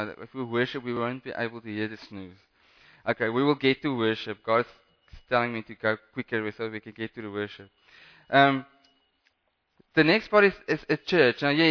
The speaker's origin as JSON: {"language": "English", "region": "Western Cape", "country": "South Africa", "said": "Anyway, yeah, I'm from the Cape, so... That was not really rain."}